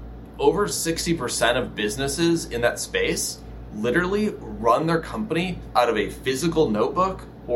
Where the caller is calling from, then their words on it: Los Angeles, California, United States; Los Angeles, California. It's 93 degrees today.